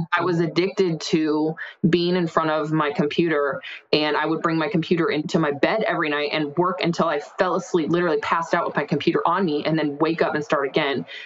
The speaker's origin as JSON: {"language": "English", "region": "Arizona", "country": "United States", "said": "someday we're going to go whitewater rafting down the Colorado River in the Grand Canyon because we're from Arizona."}